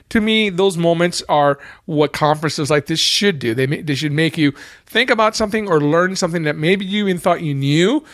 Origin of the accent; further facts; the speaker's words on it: California, United States; I came from California.